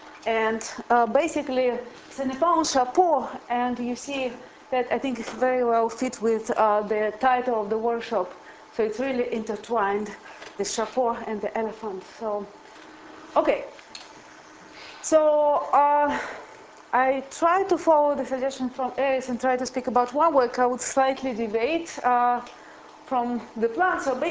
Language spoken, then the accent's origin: English; Minnesota, United States; I'm also from Minnesota.